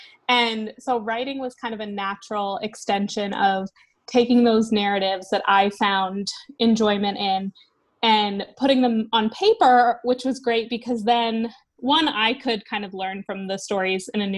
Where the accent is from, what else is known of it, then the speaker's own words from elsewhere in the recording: United States; moved away as an adult; now in United Kingdom; I'm actually an American expat living in the UK right now.